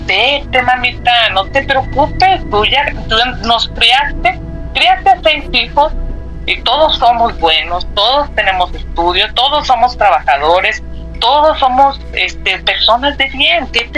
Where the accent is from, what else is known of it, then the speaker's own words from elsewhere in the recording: Monterrey, Nuevo León, Mexico; porque soy de Monterrey